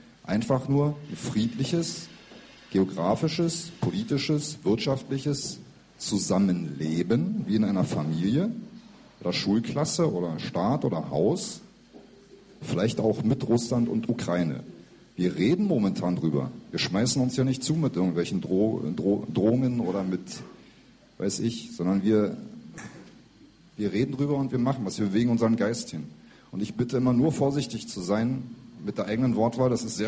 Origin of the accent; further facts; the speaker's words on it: Berlin, Germany; meine Heimatstadt Berlin